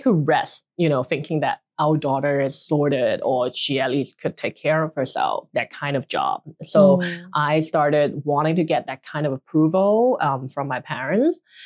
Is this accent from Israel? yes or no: no; Hong Kong; also born or lived in China; I grew up in Hong Kong, but I was born in mainland China. So I moved here when I was quite little, like 3 or 4 years old. And then I largely spent all my childhood in Hong Kong.